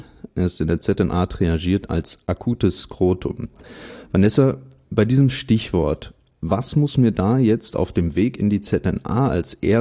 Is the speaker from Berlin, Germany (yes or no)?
yes; Berlin, Germany; meiner Heimatstadt Berlin